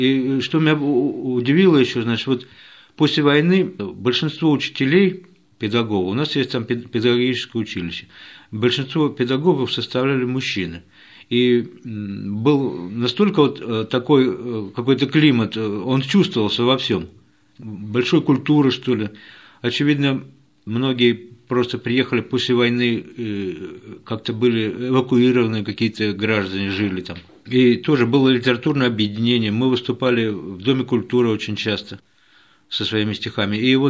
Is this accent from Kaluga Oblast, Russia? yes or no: yes; Kaluga Oblast, Russia; born there; Родился в Калужской области.